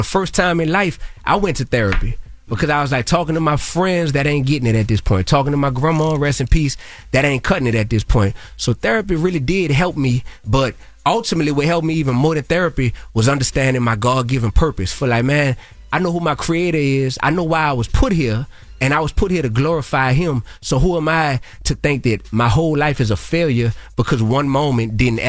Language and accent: English; New Orleans, Louisiana, United States; I come from New Orleans.